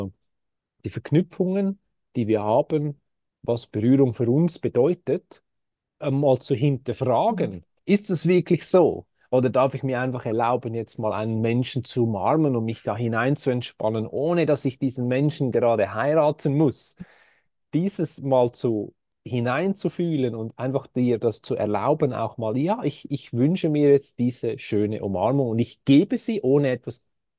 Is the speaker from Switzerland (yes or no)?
yes; Switzerland; Wenn ich hier zum Beispiel mich als Schweizer Mann anschaue